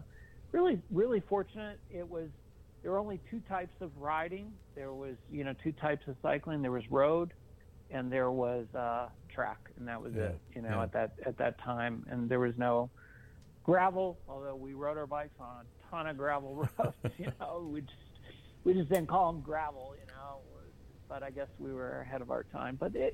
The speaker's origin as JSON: {"language": "English", "region": "Florida", "country": "United States", "tie": "born or raised there", "said": "Yeah, I was really fortunate because I grew up in South Florida"}